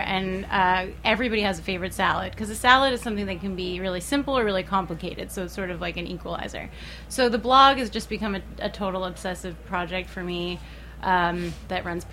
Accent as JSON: {"language": "English", "region": "New York", "country": "United States", "tie": "born or raised there", "said": "As a kid growing up in New York, it used to be something that was really easy to find and very reliable."}